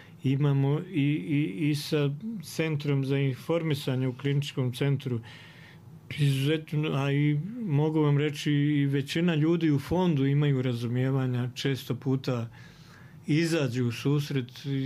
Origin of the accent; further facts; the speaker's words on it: Foča, Republika Srpska, Bosnia & Herzegovina; Eto, to je slučajno moj zavičaj, pa onda još više tako veže me i emotivno.